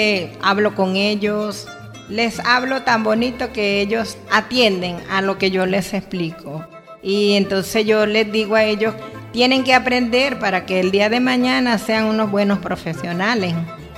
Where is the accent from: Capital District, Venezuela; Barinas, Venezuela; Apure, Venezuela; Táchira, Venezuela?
Barinas, Venezuela; Quebrada Seca; Barinitas el 1 de octubre del año 1956. Y mi pueblo, Quebrada Seca, aquí es donde yo me he criado toda la vida hasta el día de hoy.